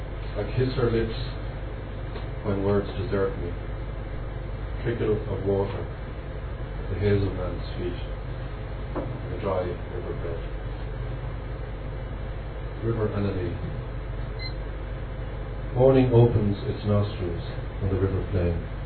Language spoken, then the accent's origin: English; Cavan, Ulster, Ireland; born there; now in Dublin, Ireland; I was born in Cavan, living in Dublin